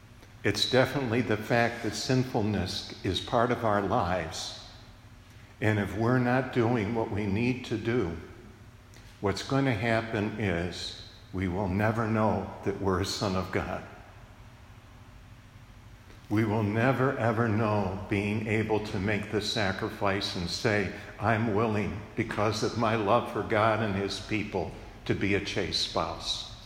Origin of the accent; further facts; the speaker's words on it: Syracuse, New York, United States; That's not what I grew up with in Syracuse, New York, with my diocesan priest.